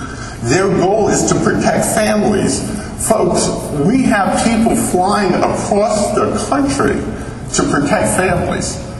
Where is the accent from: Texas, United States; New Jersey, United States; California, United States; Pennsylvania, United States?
New Jersey, United States; Cherry Hill; I'm from Cherry Hill, New Jersey. For you that need a little bit of a geography, it's a small state.